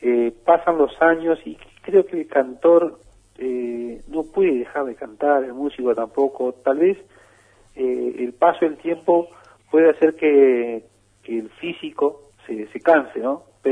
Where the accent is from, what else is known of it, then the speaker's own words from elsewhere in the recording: Victoria, Entre Ríos, Argentina; born there; soy nacido en Victoria, Entre Ríos, siempre digo lo mismo, capital provincial del carnaval y sucursal del paraíso.